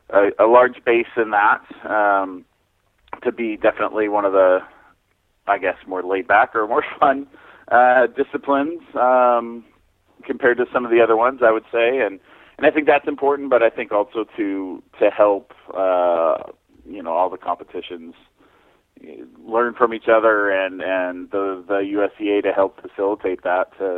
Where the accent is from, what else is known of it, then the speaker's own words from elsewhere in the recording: Albuquerque, New Mexico, United States; also born or lived in Pennsylvania / Florida; now in Ocala, United States; I grew up in Area 10 in Albuquerque and competed out there in California quite a bit when I was younger, and moved to the East Coast for school in Pennsylvania at Bucknell, and eventually ended up in Florida with a horse farm in just north of Ocala.